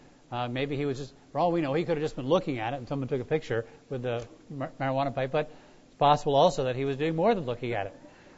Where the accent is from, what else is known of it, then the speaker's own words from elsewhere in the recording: Connecticut, United States; I'll start north in my home state of Connecticut.